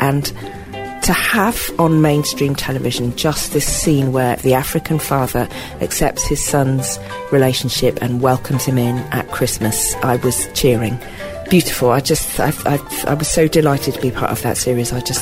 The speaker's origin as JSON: {"language": "English", "town": "Bristol", "region": "South West England", "country": "United Kingdom", "tie": "born or raised there", "said": "Group, did a Saturday school for black kids in St. Werburgh's Community Centre. Yeah, this is, it's my hometown. Did Casualty here for 3 years, yeah."}